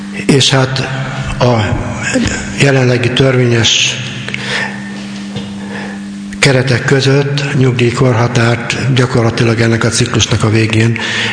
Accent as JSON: {"language": "Hungarian", "town": "Kardoskút", "region": "Békés", "country": "Hungary", "tie": "born or raised there", "said": "Benszülött vagyok, itt születtem Kardoskuton, nem most már, 52-ben, tehát ebből kiderülhet, hogy az idősebb korosztályt képviselem."}